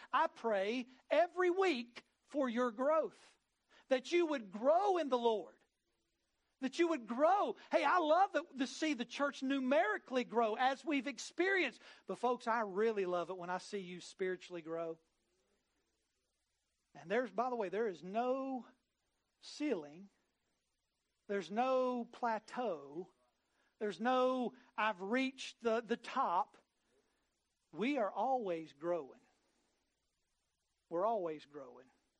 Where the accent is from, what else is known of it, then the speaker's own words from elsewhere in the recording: West Virginia, United States; Honestly, it don't, because I know my roots. I do, man. I'm from West Virginia.